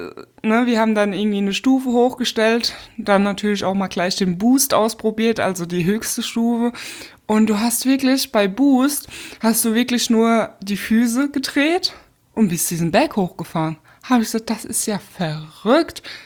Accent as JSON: {"language": "German", "country": "Spain", "tie": "born or raised there", "said": "Das ist eine spanische Firma und hat ihren Hauptsitz hier in meinem Heimatort."}